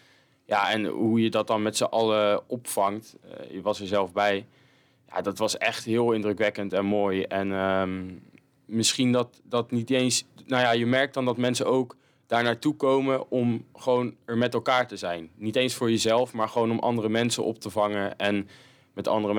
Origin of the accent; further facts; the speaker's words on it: Roosendaal, North Brabant, Netherlands; born there; Ja, ik ben geboren in Roosendaal.